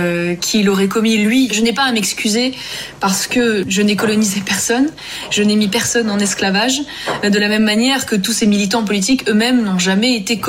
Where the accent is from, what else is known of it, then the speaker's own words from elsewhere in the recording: France; Je n'ai pas à m'excuser en tant que blanche et en tant que française.